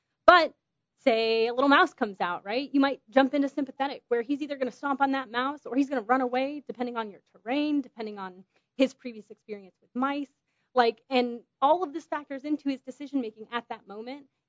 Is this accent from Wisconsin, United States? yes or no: no; California, United States; and I said I'm from California, so I talk fast.